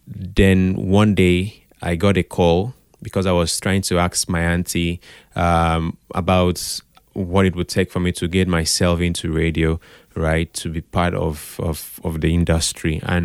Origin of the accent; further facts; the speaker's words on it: Calabar, Cross River, Nigeria; I grew up in Calabar. And of course, growing up in Calabar, we listened to a lot of AKBC.